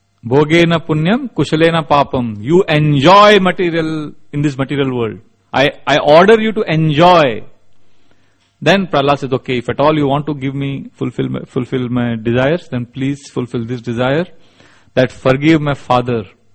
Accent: Mumbai, Maharashtra, India; Maybe he wants a job in Mumbai. and he knows I am from Chowpatty.

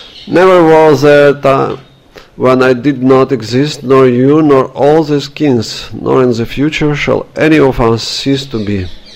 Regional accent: Russia; English is a second language; I am from Russia, and first translation of Bhagavad Gita into Russian was made 200 years ago under the control of Russian Orthodox Church.

